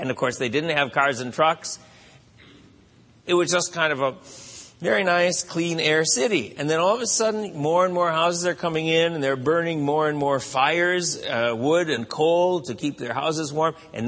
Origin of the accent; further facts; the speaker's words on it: Eau Claire, Wisconsin, United States; I remember as a kid growing up in Wisconsin, even in Eau Claire, Wisconsin, just a town of 40,000 people